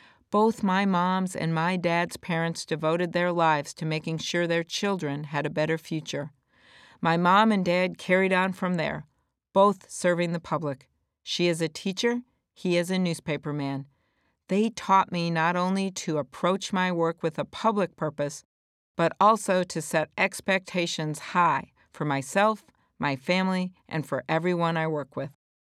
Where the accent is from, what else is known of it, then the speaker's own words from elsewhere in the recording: Plymouth, Minnesota, United States; growing up in Plymouth, Minnesota in the 1960s and 70s. Back when I was in fourth grade, I was actually kicked out of my cherished suburban public school, Beacon Heights Elementary, for having the audacity to be the first girl to wear pants.